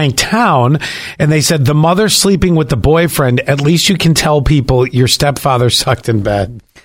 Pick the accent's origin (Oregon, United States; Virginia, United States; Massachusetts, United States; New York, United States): New York, United States; Buffalo; also born or lived in West Palm Beach, United States; And now, mind you, I'm born and raised in Buffalo. Not sunny all year.